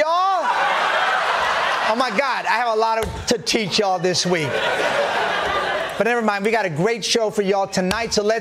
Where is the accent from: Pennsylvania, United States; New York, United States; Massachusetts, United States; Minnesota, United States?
New York, United States; and as a New Yorker and a big fan of this show, I'm so excited to be here hosting this week